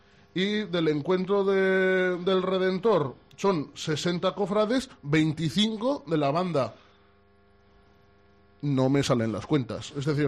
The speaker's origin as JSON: {"language": "Spanish", "town": "Lerín", "region": "Navarre", "country": "Spain", "tie": "born or raised there", "said": "un compañero de mi pueblo, un amigo mío de mi cuadrilla, de Lerín, que está viviendo aquí en Tudela"}